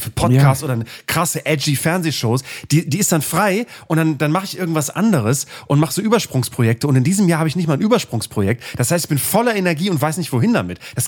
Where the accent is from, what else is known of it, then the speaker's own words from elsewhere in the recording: Bremen, Germany; das war früher bei uns in Bremen-Fegesack in der Grundschule